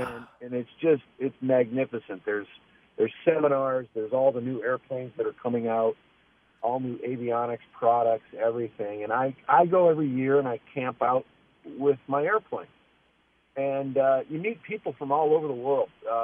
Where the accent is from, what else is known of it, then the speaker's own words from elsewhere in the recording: Detroit, Michigan, United States; I moved back to Detroit. I moved back to my hometown on the lake that I grew up, Lake St. Clair.